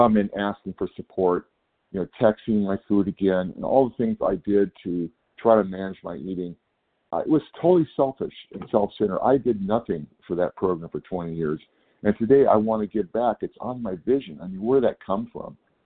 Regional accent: California, United States; Yes, good morning. … I'm from California.

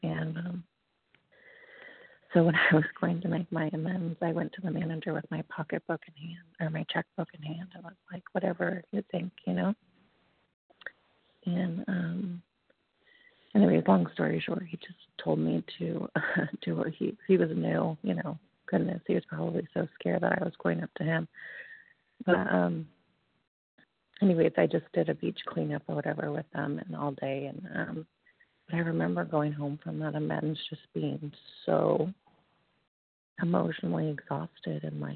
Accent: San Diego, California, United States; from San Diego, California, and exhausted.

